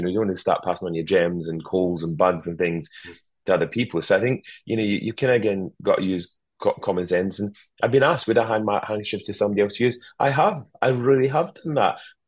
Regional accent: Scotland, United Kingdom; Even though I'm Scottish

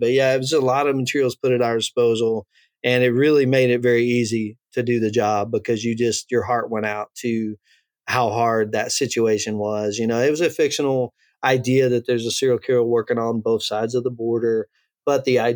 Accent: Louisiana, United States; also born or lived in Texas; growing up in Southwest Louisiana, Southeast Texas, most of my family was from the Vidor, Beaumont, Texas area over to Shreveport or Lake Charles

